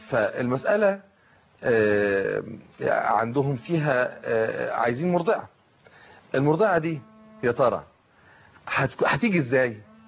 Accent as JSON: {"language": "Arabic", "country": "Egypt", "said": "عندنا في مصر"}